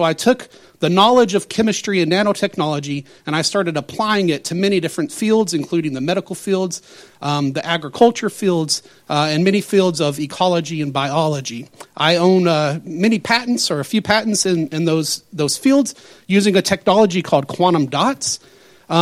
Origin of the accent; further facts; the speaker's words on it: Arkansas, United States; born there; I was born in Arkansas. I was the son of a would-be farmer.